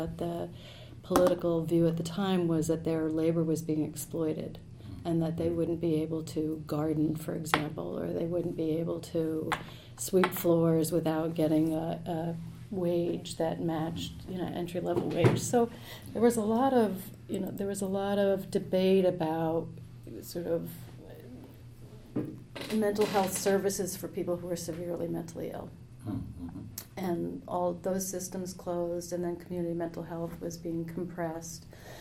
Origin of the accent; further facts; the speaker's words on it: New Jersey, United States; Oh, no, I'm from New Jersey.